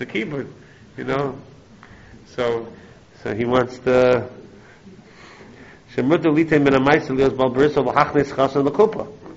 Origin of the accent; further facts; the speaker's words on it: Turkey; now in United States; We're Turkish Jews from Turkey. Not Syrian, we're Turkish.